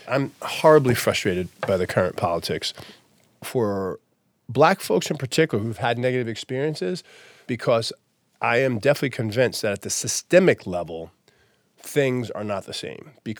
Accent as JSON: {"language": "English", "town": "Burlington", "region": "Vermont", "country": "United States", "said": "I'm 58 years old. Burlington, Vermont is where I'm from."}